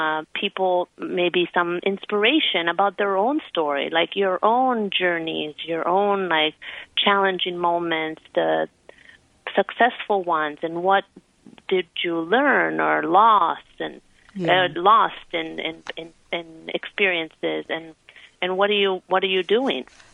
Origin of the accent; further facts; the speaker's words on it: Italy; now in United States; You know, I grew up in Italy and then moved to the States.